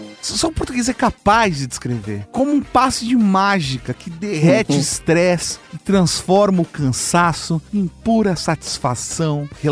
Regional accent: São Paulo, Brazil; eu sou de São Paulo.

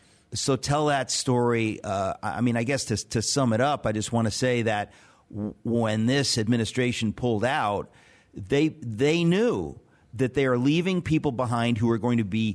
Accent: United States; And I tell you, it makes me so mad as an American.

